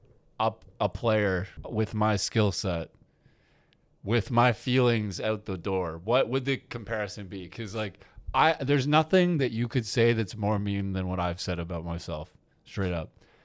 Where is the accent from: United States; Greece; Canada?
Canada; That's that's what you learn growing up, is like James Naismith. That's being a Canadian. That's Canadian history, is that.